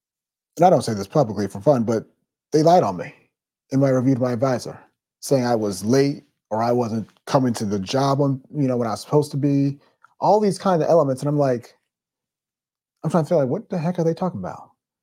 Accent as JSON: {"language": "English", "region": "New Jersey", "country": "United States", "tie": "born or raised there", "said": "I grew up in Jersey, going to New York enough, and studying theater, Broadway is kind of that goal that we may have."}